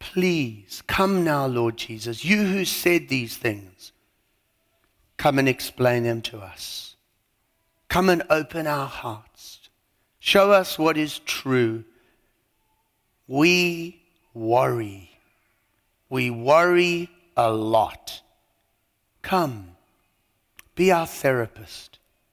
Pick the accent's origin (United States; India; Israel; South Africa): South Africa; So let's talk about South Africa. You probably didn't pick up from my accent, but that's where I'm from.